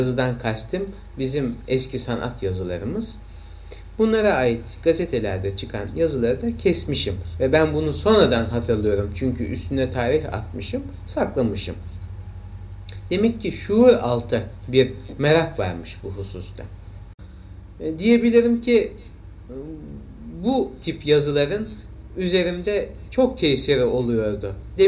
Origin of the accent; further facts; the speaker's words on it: Bandırma, Balıkesir, Turkey; annem o sırada Bandırma'da eczacılıkla meşgul olan … yanına dönmüş ve ben de orada doğmuşum. Dedemin himayesinde büyüdüm.